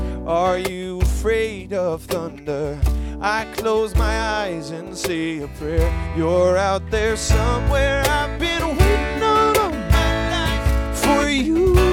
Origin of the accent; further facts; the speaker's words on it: Spokane, Washington, United States; I'm from Spokane, Washington, originally.